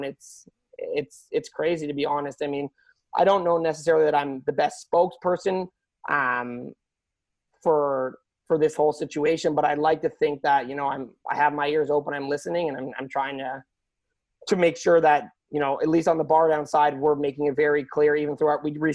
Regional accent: Oakville, Ontario, Canada; also born or lived in Richmond Hill; So I grew up, I was born in Richmond Hill. My parents divorced when I was young, and then I grew up with a single mom in Oakville, Ontario.

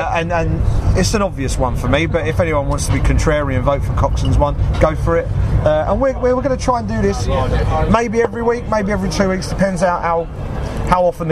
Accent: London, United Kingdom; And even though we're from London, we're all right apparently.

